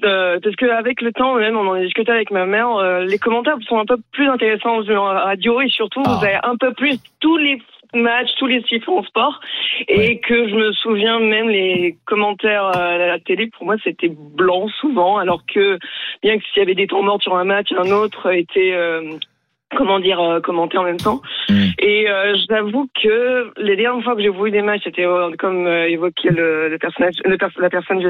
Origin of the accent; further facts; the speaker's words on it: Lyon, Auvergne-Rhône-Alpes, France; Oui, je suis de Lyon, donc je suis de aussi.